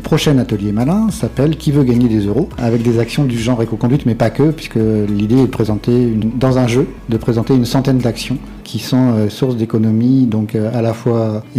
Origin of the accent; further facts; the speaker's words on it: Poule-les-Écharmeaux, Auvergne-Rhône-Alpes, France; je viens de Poules-les-Écharmeaux dans le Beaujolais Vert.